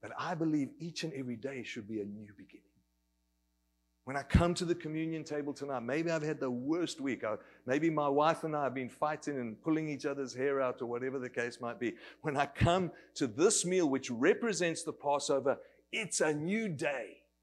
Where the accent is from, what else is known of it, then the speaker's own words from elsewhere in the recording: Australia; I'm an Aussie